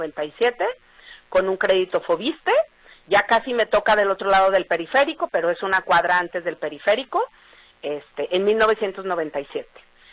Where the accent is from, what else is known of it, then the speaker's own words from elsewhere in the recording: Etzatlán, Jalisco, Mexico; Nosotros somos de Etzatlán. Bueno, mi padre y yo nacimos en Etzatlán, aunque yo vivo ahí pues desde los 15 años